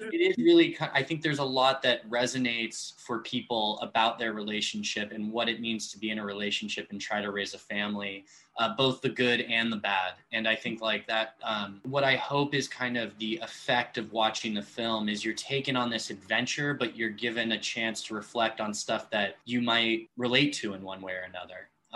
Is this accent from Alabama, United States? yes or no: no; Los Angeles, California, United States; I was born and raised in Los Angeles, yeah. I left when I went to college